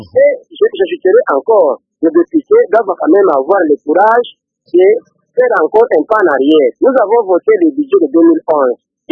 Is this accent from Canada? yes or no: no; DR Congo; Non, nous sommes des Congolais. Même si vous ne serez pas là, accepter de voter un budget qui sera conséquent au peuple congolais.